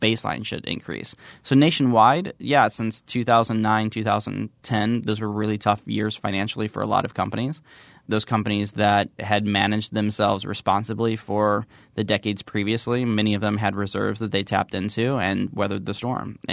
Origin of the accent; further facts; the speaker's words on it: Midwest, United States; I grew up in the Midwest, and so I've always wanted to return to the Midwest.